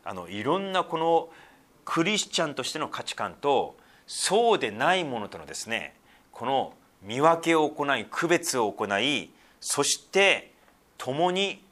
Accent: Sendai, Miyagi, Japan; 仙台は私は生まれ育ったところです。生まれてない、育ったところですね。

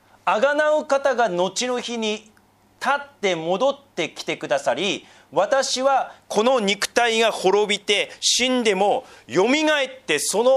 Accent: Sendai, Miyagi, Japan; 私仙台人なのでいずいという言葉があるんですけど、

